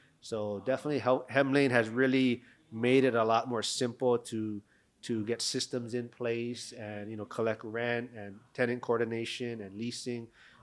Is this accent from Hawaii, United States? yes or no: yes; Honolulu, Hawaii, United States; Well, so I'm born and raised in Honolulu, Hawaii.